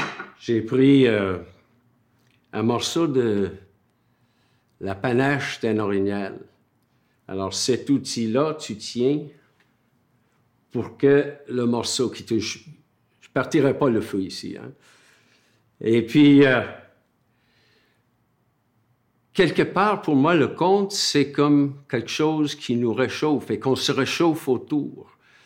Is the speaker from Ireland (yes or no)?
yes; Southwest Ireland, Ireland; French is a second language; Je suis Irlandais, je viens du sud-ouest de l'Irlande et je raconte des contes depuis 60 ans.